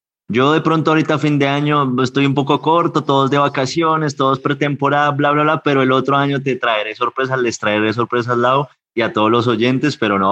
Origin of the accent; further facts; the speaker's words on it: Colombia; Aquí realmente somos colombianos llenos de ciclismo